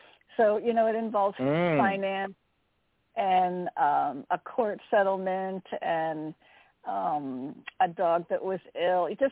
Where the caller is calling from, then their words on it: Connecticut, United States; calling from Connecticut.